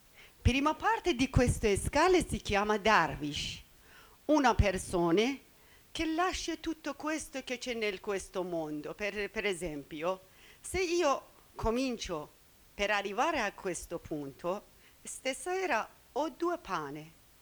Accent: Iran; Italian is a second language; now in Italy; vengo dall'Iran.

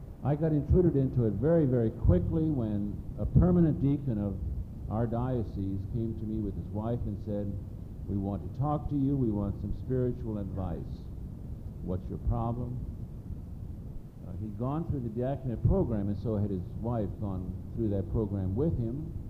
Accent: Texas, United States; I want to greet you from the Lone Star State, from the High Plains of Texas, where the buffalo roam no more.

